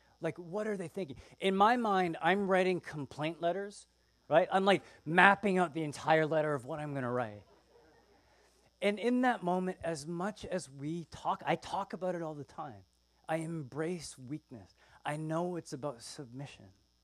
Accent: Canada; now in United States; I was coming back recently from out of the country, and I have a green card. I'm Canadian.

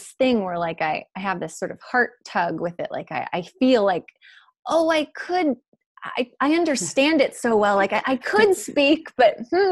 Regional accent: Antibes, Provence-Alpes-Côte d'Azur, France; I grew up in the south in Antibes. Near Nice.

